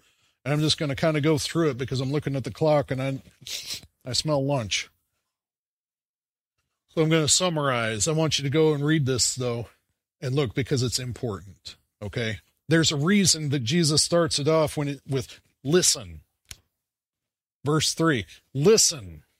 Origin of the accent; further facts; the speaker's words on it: Midwest, United States; Because I'm from the Midwest and we have grass, not rocks.